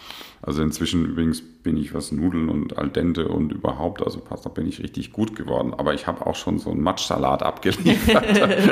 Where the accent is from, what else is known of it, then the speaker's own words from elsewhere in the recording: Bavaria, Germany; born there; ich bin ja in Bayern geboren